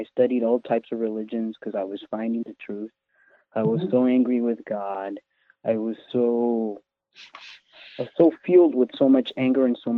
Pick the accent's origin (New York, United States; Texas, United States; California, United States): California, United States; Los Angeles; born there; I'm 39 years old. I was born in East LA, born in 1977 in a female body.